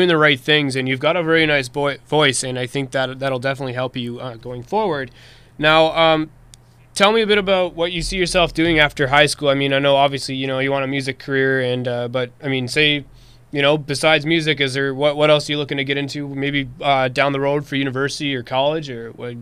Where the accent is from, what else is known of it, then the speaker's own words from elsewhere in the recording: Toronto, Ontario, Canada; I mean, growing up, I'm from Toronto, Canada, and a lot of my listeners are Canadian, and cheerleading isn't exactly the biggest thing up here.